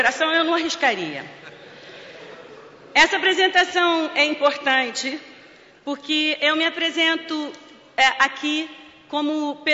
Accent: Brazil; now in Portugal; apesar de ser brasileira e gostar muito da minha nacionalidade, eu hoje quero falar como portuguesa

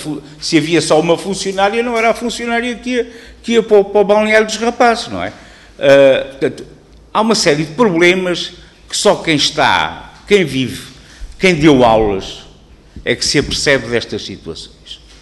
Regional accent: Figueira da Foz, Coimbra, Portugal; now in Guarda District, Portugal; no concelho onde eu vivo, que eu também não sou do distrito da Guarda, sou do distrito de Coimbra, da Figueira da Foz, no concelho onde eu vivo, fui lá colocado e por lá fiquei

